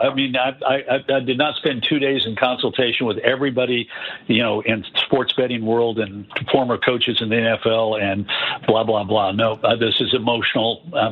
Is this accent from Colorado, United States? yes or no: yes; Denver, Colorado, United States; born there; Look, I was born in Denver, Colorado.